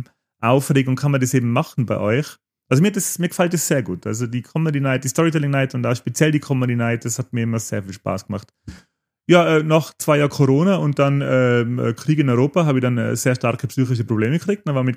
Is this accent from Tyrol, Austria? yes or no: yes; Innsbruck, Tyrol, Austria; weil Innsbruck ist ja meine Heimatstadt und ich liebe die Stadt